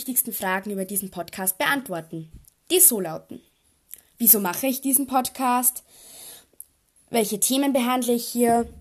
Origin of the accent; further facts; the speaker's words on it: Austria; Ich komme halt aus Österreich, deshalb fällt mir das Hochdeutsch sprechen so schwer.